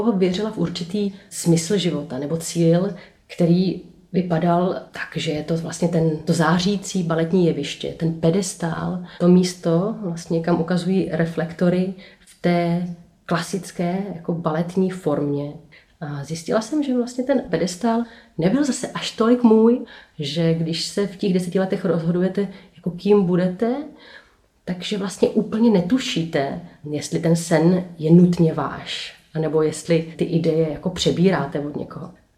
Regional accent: Aš, Karlovy Vary Region, Czechia; Tak já pocházím z Aše, z nejzápadnějšího cípu naší republiky.

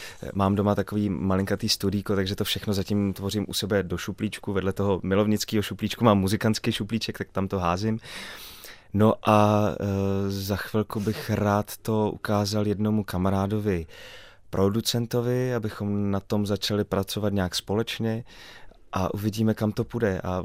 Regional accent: Ostrava, Moravian-Silesian Region, Czechia; Já jsem 17 let žil v paneláku na Ostravě Jih, v Ostravě Jih. Takže vycházím tady z tohohle betonového království, kde jsme se všichni znali.

